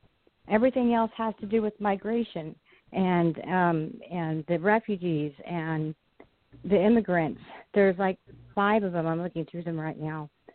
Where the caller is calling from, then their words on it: California, United States; I'm calling from Southern California.